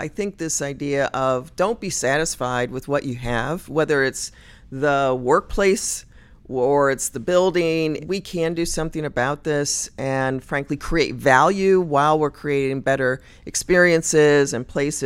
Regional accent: Chicago, Illinois, United States; I'm from Chicago, and it's a great city, one of the greatest cities in the U.S.

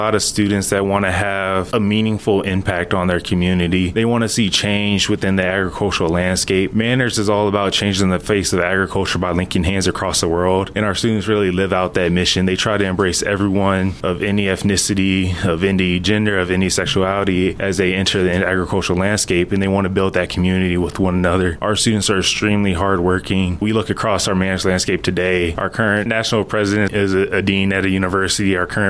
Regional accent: Houston, Texas, United States; I'm from Houston, Texas, and I didn't have a typical introduction to agriculture.

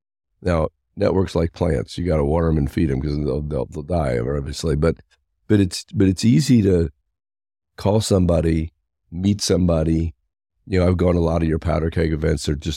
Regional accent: Florida, United States; moved away; also born or lived in Texas; I grew up in Florida, and then Texas was a little stopover and came here. I would tell you I'm going to never move to Indiana, but I got transferred with a company and they moved me here

